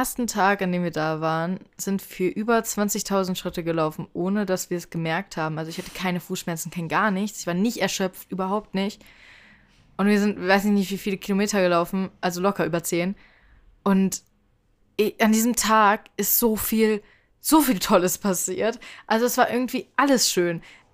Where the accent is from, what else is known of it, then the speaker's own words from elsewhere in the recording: Germany; Aber es war so, als sie so gesagt hat, ja, sie kommt aus Italien und wir so, ja, wir kommen aus Deutschland.